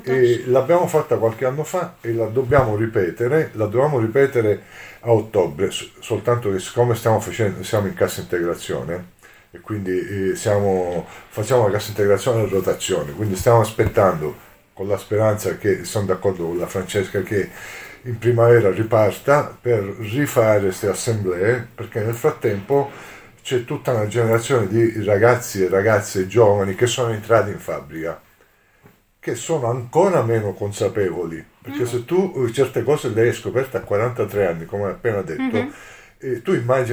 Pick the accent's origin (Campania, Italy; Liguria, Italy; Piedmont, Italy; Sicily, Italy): Sicily, Italy; born there; io sono nato nel 1964 in Sicilia